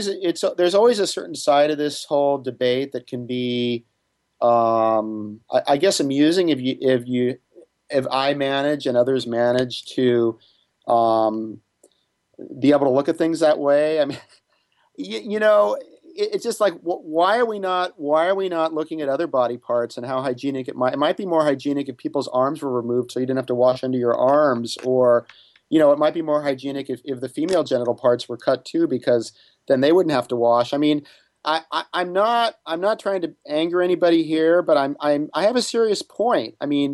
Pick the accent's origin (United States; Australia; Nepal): United States; born there; I'm an American. I was born in the U.S. A lot of males in the U.S. are circumcised.